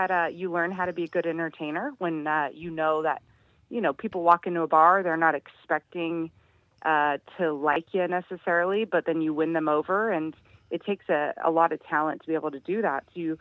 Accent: Oregon, United States; I'm from Oregon originally.

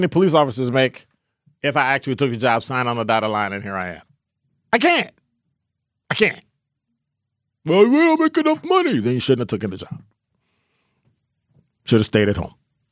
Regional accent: Chicago, Illinois, United States; Just growing up in Chicago.

